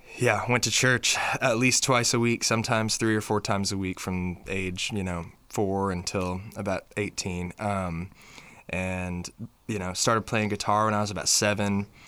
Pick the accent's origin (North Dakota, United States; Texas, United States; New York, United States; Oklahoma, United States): Oklahoma, United States; Purcell; Yeah, I'm from Oklahoma, a little town called Purcell.